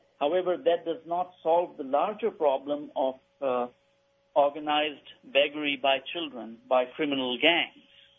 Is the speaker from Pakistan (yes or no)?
yes; Pakistan; moved away as an adult; now in United States; No, actually, I was born in Pakistan. I lived in Pakistan. I came to the United States to study. And then I got a job here, and then I've been here in the United States for about 26, 27 years now.